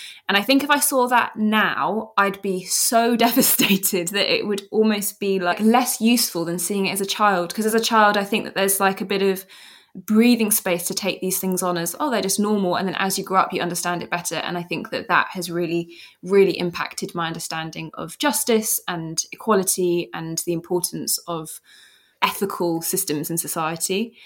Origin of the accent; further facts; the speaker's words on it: London, United Kingdom; growing up in London, I mean, it's like a big city, of course, but I didn't really have memories of the urban landscape.